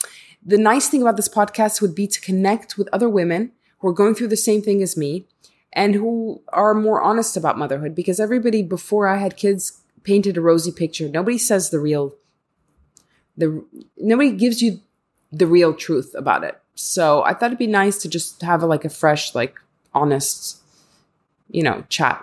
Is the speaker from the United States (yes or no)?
no; Egypt; I'm open-minded growing up in Egypt